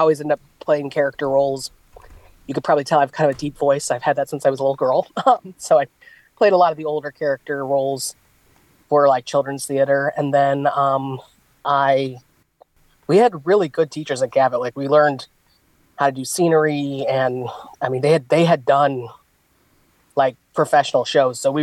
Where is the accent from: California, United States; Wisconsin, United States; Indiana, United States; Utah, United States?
Indiana, United States; Gary; I grew up in Gary, Indiana. I'm the rare fifth generation Garyite.